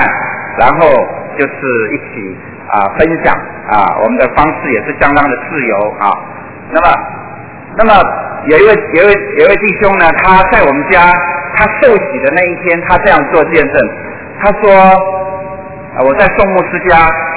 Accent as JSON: {"language": "Chinese", "country": "Taiwan", "tie": "born or raised there", "said": "我是土生土长的台湾的年轻人"}